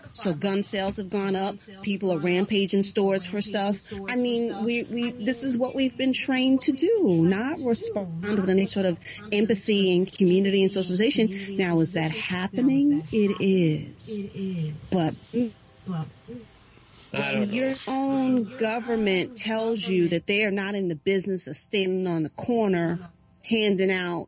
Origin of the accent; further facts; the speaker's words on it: United States; I was raised in America. I'm a second generation American.